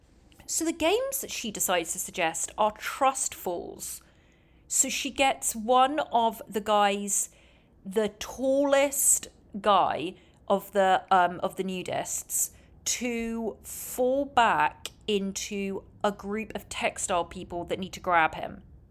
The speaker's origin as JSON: {"language": "English", "region": "England", "country": "United Kingdom", "said": "I'm an English girl that runs a podcast about TLC shows."}